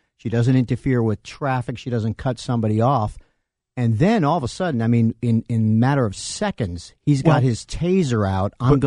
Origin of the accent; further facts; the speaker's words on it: Northeast, United States; I grew up in the Northeast like Chris did.